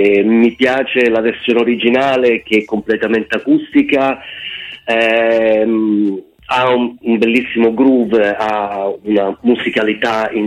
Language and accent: Italian; Vittoria, Sicily, Italy; Questa è diciamo il di fronte casa dove io sono cresciuto in Sicilia.